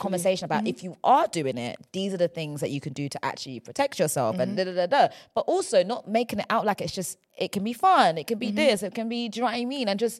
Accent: Nigeria; So being Nigerian.

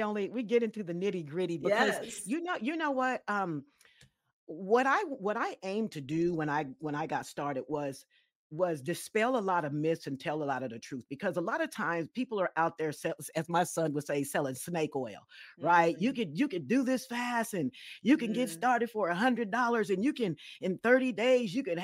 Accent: West Coast, United States; You guys know I'm from the West Coast, so that's near and dear to my heart.

